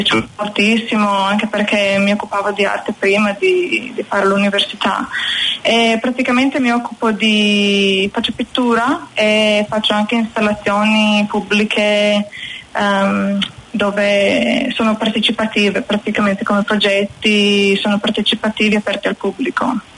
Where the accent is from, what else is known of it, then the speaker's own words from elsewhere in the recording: Rovinj, Istria County, Croatia; Sì, mia mamma è italiana, perciò mio papà è croato, però lì facciamo parte della minoranza italiana in Croazia, sono di Rovigno.